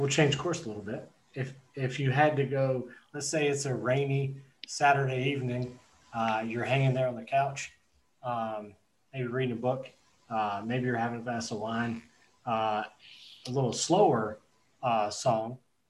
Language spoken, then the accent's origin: English; the Carolinas, United States; We're all from the Carolinas, right?